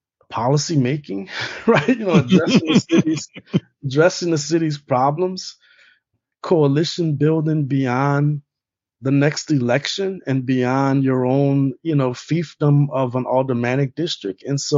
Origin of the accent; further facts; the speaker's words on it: Louisiana, United States; And so, you know, I grew up in Louisiana. You can buy hard liquor from like a gas station, right?